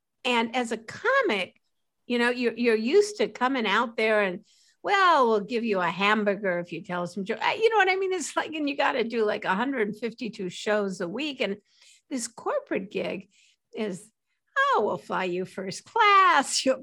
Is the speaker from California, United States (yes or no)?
yes; Los Angeles, California, United States; I grew up in Los Angeles and I was working the birthday party circuit like you wouldn't believe.